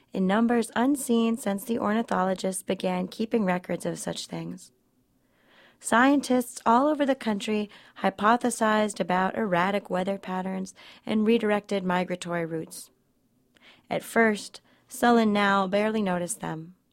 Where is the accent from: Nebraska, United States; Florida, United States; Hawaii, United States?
Florida, United States; Miami; that was a real ecological horror story for everybody, you know, growing up in Miami in the 80s.